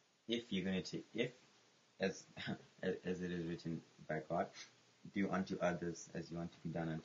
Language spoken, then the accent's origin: English; Botswana; from Botswana as well.